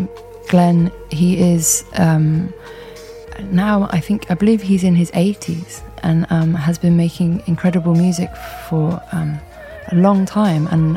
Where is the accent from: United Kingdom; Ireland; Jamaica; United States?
United Kingdom; London; I loved growing up in London.